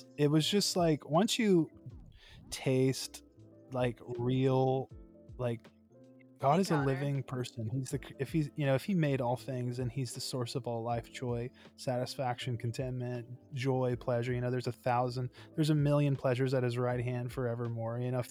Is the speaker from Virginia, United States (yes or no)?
yes; Lynchburg, Virginia, United States; And then I moved back to Lynchburg, back to my hometown.